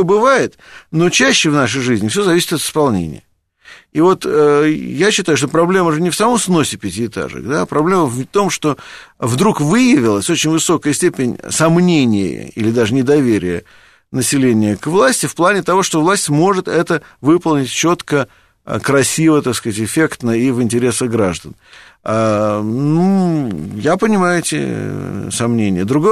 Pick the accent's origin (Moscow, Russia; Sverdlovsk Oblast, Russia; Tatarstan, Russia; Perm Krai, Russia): Moscow, Russia; я просто как москвич об этом говорю